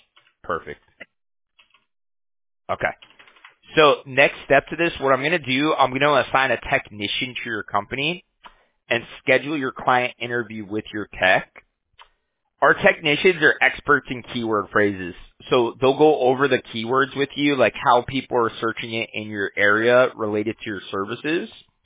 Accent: Huntington Beach, California, United States; I'm from Huntington Beach, right?

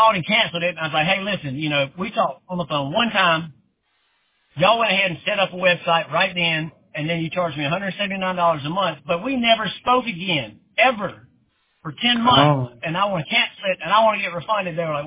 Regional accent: Anderson, South Carolina, United States; I just service my hometown, Anderson and Greenville.

